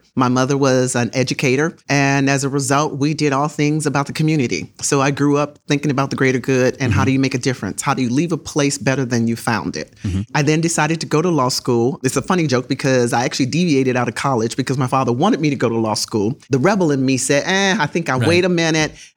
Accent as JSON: {"language": "English", "town": "Chicago", "region": "Illinois", "country": "United States", "tie": "born or raised there", "said": "So I always start with the fact that I grew up in Chicago, Illinois. I still call Chicago home."}